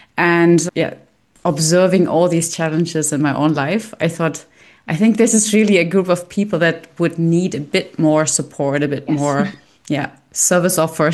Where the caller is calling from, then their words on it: North Rhine-Westphalia, Germany; English is a second language; I'm calling from Germany, not very exotic place. We repatriated last year in October, and I'm calling from the Cologne, Bonn area at the moment.